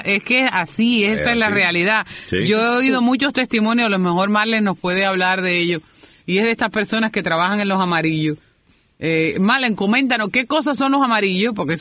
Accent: Cuba; así somos los cubanos.

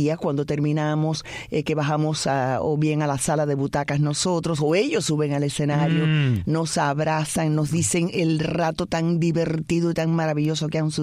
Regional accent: Havana, Cuba; Sí, nací en La Habana. Nací en plena Habana. Después nos mudamos para La Víbora. Cuando yo tenía como 7 años. No, miento. Me mudé para La Víbora como a los 12 años.

